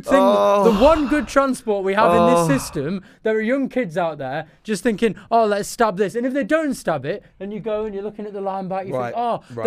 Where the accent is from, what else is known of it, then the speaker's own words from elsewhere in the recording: Manchester, North West England, United Kingdom; moved away as an adult; now in London, United Kingdom; Now, I moved from Manchester 6 years ago, right?